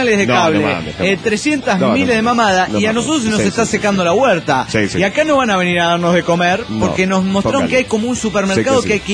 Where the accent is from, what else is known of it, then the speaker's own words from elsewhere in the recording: Juchitán, Oaxaca, Mexico; yo soy de Juchitán y no de Catepec, donde me han ubicado varias veces.